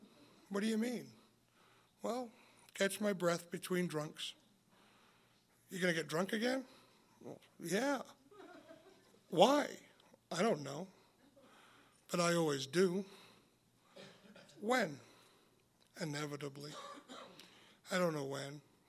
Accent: Leeds, Yorkshire and the Humber, United Kingdom; We stood in front of a liquor store in my hometown in Leeds, England

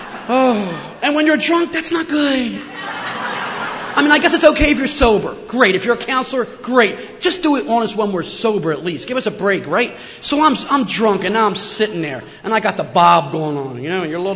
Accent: New Jersey, United States; Yeah, because I'm from Jersey. Am I all right?

